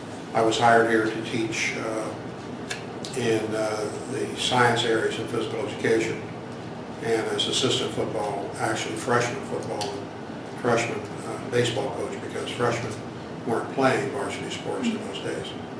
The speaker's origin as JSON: {"language": "English", "region": "Ohio", "country": "United States", "tie": "born there", "said": "Now, I was born in Central Ohio. And lived with my mother and my grandparents on a, I would guess the best term would be truck farm."}